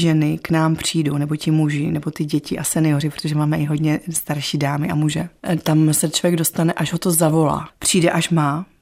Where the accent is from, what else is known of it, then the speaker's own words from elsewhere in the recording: Brušperk, Moravian-Silesian Region, Czechia; já pocházím z Brušperka a v Brušperku vlastně žiju celý život